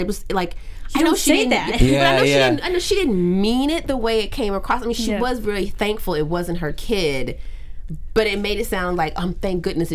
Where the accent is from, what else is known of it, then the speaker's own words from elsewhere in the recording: the South, United States; And for me, I think I grew up in the South, but I didn't grow up in the South being comfortable with guns and having guns around.